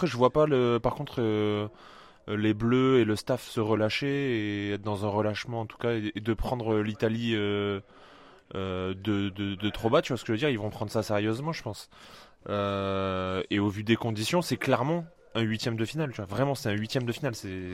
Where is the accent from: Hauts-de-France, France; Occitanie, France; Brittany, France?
Occitanie, France; Colomiers; Toulousaine, j'ai grandi à Colomiers.